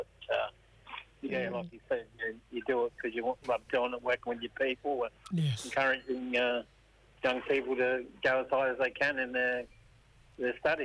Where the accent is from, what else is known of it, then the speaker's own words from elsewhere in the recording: South Australia, Australia; I'm Garner Elder from Adelaide Plains area, traditional owners of the Adelaide Plains.